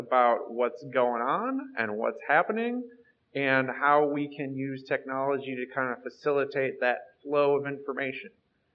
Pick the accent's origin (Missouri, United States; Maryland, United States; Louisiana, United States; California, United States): Missouri, United States; St. Louis; I'm from St. Louis.